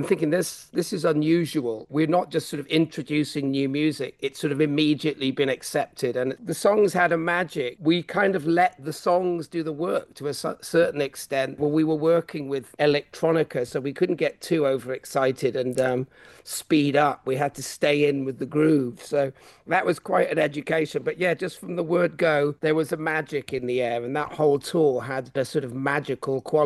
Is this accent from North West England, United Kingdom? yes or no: yes; Manchester, North West England, United Kingdom; I'm from Manchester, and when I play my hometown, that's a big thing. It's a no-nonsense town. It's gritty, it's real